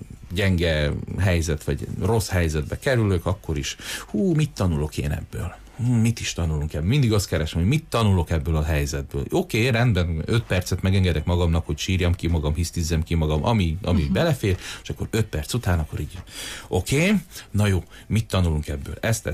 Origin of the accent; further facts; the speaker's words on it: Hungary; mert magyarok vagyunk, szeretünk siránkozni.